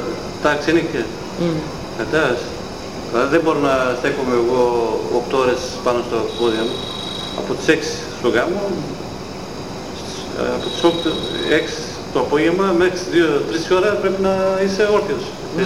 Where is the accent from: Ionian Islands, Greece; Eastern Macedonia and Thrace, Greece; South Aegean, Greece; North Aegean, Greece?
Eastern Macedonia and Thrace, Greece; Galini; Από Γαλήνη.